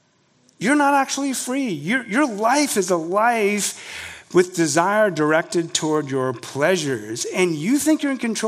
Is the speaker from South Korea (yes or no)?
yes; South Korea; You can see mimetic desire in the conflicts of my home country, Korea.